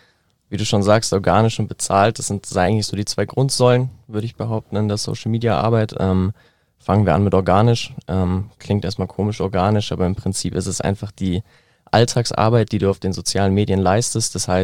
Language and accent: German; Neuried, Germany; auch aus meinem Heimatdorf Neuried eben, ist mittlerweile aber auch an mehreren Standorten.